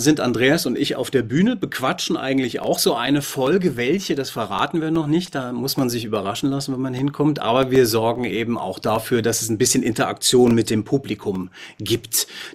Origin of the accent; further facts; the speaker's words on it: Hesse, Germany; Ich komme eigentlich aus Hessen und da ist es auch schwierig.